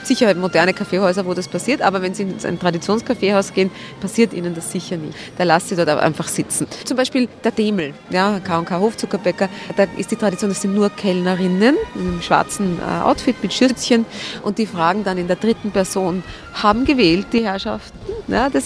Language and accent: German; Vienna, Austria; besser als ein Cappuccino, muss ich sagen, als Wiener.